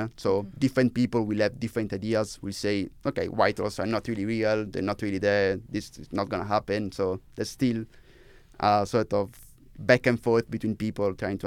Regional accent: Italy; In Italy. I'm from Italy.

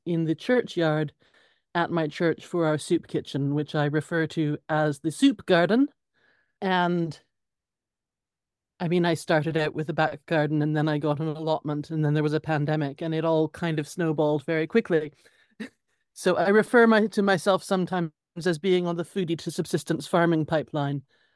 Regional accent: Saskatchewan, Canada; now in London, United Kingdom; I am a transplanted Saskatchewan girl. I'm Canadian originally, but I live in London, UK.

